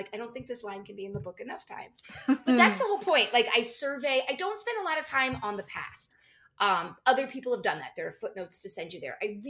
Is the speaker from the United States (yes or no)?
yes; New Jersey, United States; I grew up in New Jersey, so of course it was a local mall.